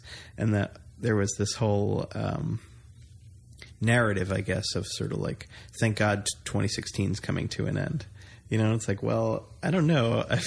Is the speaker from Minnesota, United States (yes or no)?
no; New York, United States; going to New York doesn't make me nervous. I'm from New York